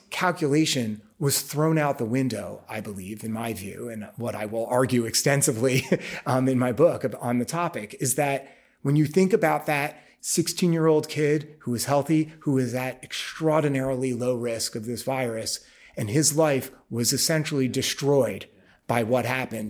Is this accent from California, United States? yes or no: no; New York, United States; I mean, I because I'm a New Yorker, I've always walked everywhere.